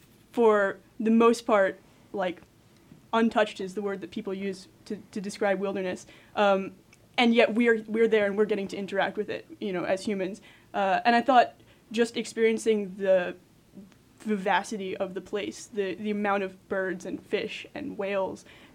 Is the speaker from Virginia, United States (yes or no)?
yes; Virginia, United States; most of the places I've lived, I grew up in Virginia